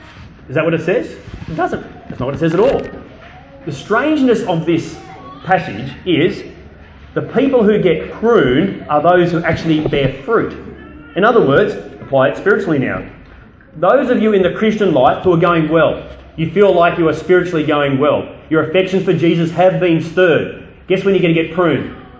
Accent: New South Wales, Australia; I grew up in the Riverina, where nearly every second place was growing grapes

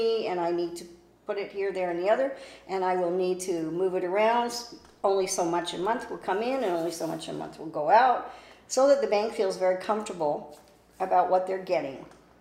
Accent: Canada; being Canadian, being an older woman

